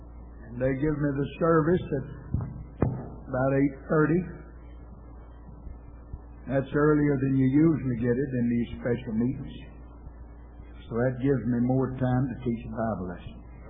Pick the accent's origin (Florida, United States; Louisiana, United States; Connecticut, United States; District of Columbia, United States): Louisiana, United States; I was raised in Louisiana. And there was something worse than a liar in Louisiana